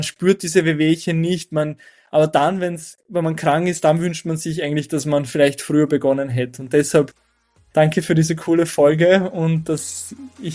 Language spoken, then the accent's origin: German; Burgenland, Austria; ich bin aus dem Burgenland, ich habe in Innsbruck studiert